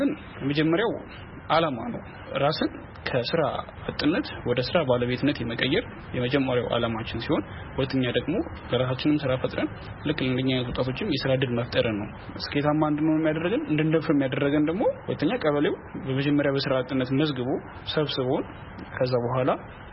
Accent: Dire Dawa, Ethiopia; እኔ ተወልጄ ያደኩት እዚሁ በድሬዳዋ ከተማ ሲሆን ያው ትምህርቴንም ከአንደኛ ደረጃ እስከ ሁለተኛ ደረጃ ድረስ በድሬዳዋ ከተማ ነው ተናቀቁት።

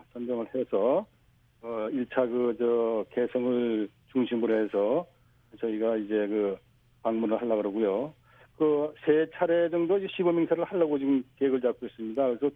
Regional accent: Pyongsan, North Hwanghae, North Korea; 저는 저 황해도 평산입니다.

